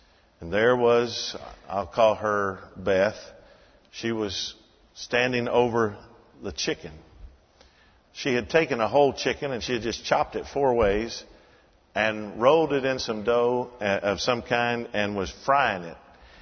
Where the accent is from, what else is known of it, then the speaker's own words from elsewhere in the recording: Kentucky, United States; And I grew up in Western Kentucky, where we were Darwinian at the table.